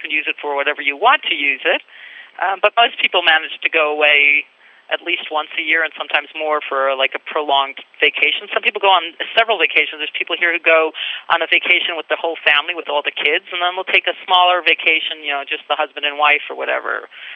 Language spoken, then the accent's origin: English; Jerusalem, Jerusalem District, Israel; English is a second language; we say I'm a Yerushalmit. You could say I grew up in Jerusalem. My parents still live in Jerusalem.